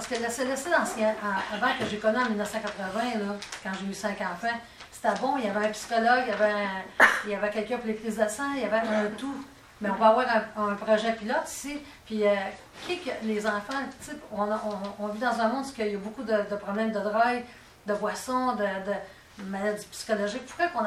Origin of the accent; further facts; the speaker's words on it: Quebec, Canada; moi, je viens de la Mauricie, puis t'appelais loin